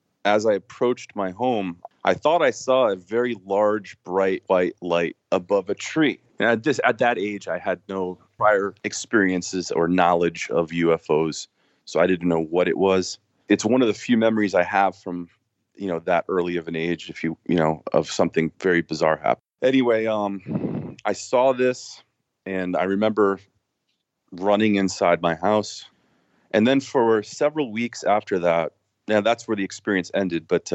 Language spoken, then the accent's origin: English; Connecticut, United States; I'm living in North Georgia now, and I grew up in Connecticut, northern New Haven County area.